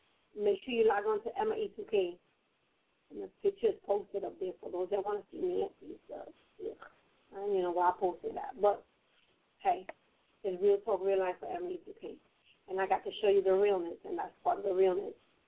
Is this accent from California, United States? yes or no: no; Philadelphia, Pennsylvania, United States; because I come from Philly all the way to New York, so that's nothing.